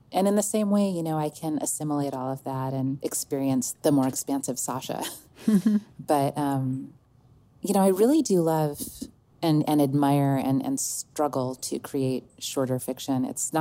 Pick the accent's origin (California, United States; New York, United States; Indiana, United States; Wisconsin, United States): New York, United States; I'm going to have to school you because I'm a New Yorker and I know better.